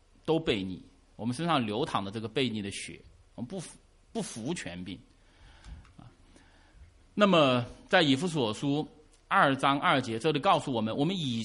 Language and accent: Chinese; China; 但是我在中国大陆出生，我在中国大陆长大